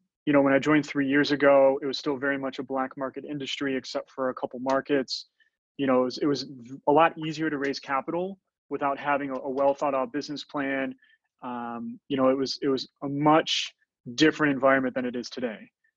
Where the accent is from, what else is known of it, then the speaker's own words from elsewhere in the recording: Midwest, United States; I come from the Midwest and I worked in investment banking in Chicago for a number of years